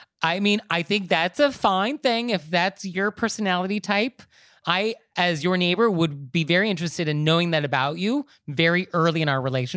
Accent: New York, United States; So as a New Yorker, I'm like, ugh, bleh, why?

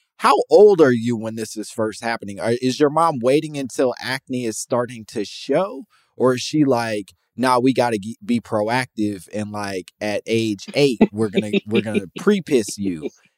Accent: Chicago, Illinois, United States; I grew up in Chicago.

